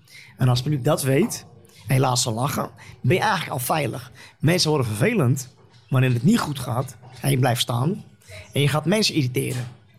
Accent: Netherlands; oké, ik ben Nederlander, maar van Marokkaanse kom af.

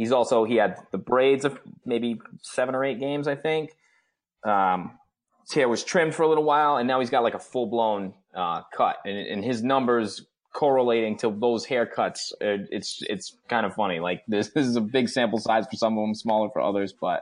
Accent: Rhode Island, United States; I'm a PC guy. I'm from Rhode Island.

